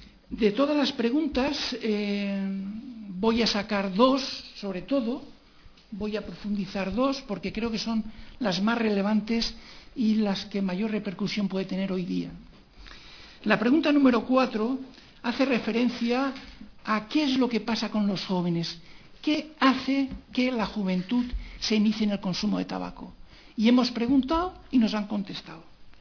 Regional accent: Navarre, Spain; Por ejemplo, ahí en Navarra, yo soy de Navarra

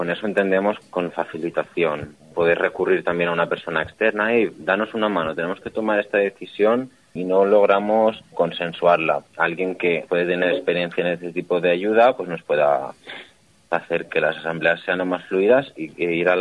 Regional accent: Valencian Community, Spain; Venimos del Comtat, que es una comarca del interior de Alicante que se caracteriza mucho por la actividad agrícola

